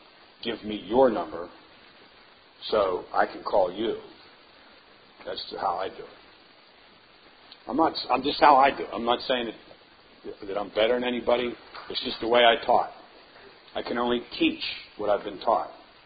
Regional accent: Lancaster, Pennsylvania, United States; I was born and raised in Lancaster, PA.

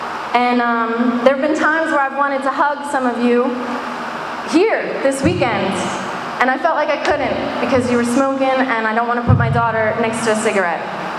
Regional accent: Pittsburgh, Pennsylvania, United States; Because I grew up in Pittsburgh, actually. I'm from Pittsburgh. And just outside of Pittsburgh in Crafton.

